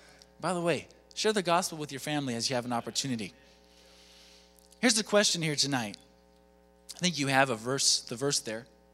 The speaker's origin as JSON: {"language": "English", "region": "Florida", "country": "United States", "tie": "born there", "said": "Well, I was born in Florida and grew up here, right? And so I didn't grow up with, you know, just, that's okay, okay?"}